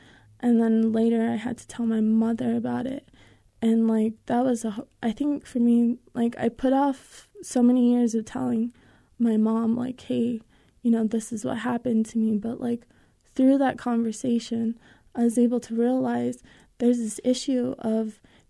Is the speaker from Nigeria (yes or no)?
no; Albuquerque, New Mexico, United States; And I grew up in Albuquerque, and my sex education was more, like, it was more abstinence-prone.